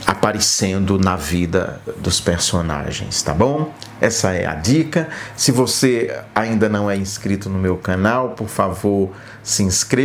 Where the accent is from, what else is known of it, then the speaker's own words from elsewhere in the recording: Northeast Region, Brazil; born there; de Minas, onde eu vivo, ou lá do sertão nordestino, onde eu nasci